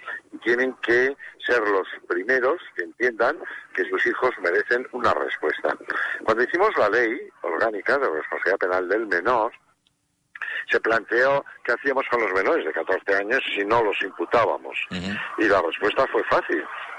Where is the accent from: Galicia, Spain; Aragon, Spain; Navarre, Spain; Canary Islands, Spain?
Navarre, Spain; Pamplona; Desde que en mi tierra, en Pamplona, vimos aquel agresión terrible